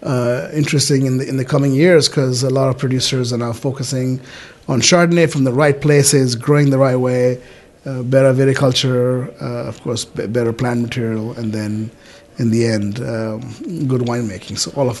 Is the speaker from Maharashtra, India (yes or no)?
no; Kolkata, West Bengal, India; moved away as an adult; now in United States; So I was born in India, in Calcutta, and since I was little, I wanted to be a chef